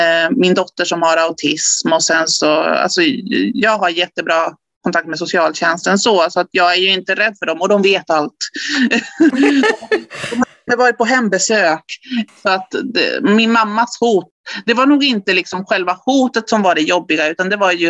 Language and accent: Swedish; Chile; Jag är chilenare. Min familj, så jag har en typisk latinofamilj.